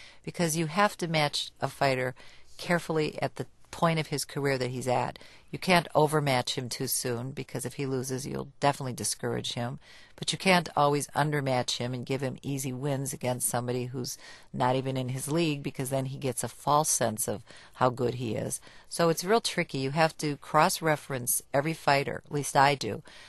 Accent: Detroit, Michigan, United States; I am from Detroit, love Motown, and I wish more than anything that the movie could have been set in my own hometown.

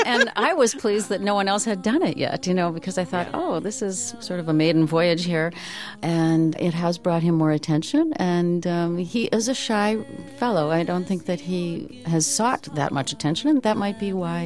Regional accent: Minnesota, United States; You know, I grew up in Minnesota. There's a choral tradition. There's a lot of choir singing here.

